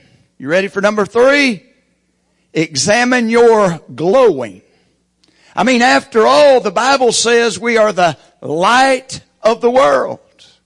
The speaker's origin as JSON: {"language": "English", "town": "Locust Grove", "country": "United States", "tie": "born or raised there", "said": "And when I grew up 30 years in Locust Grove and somebody would at least invite me to church"}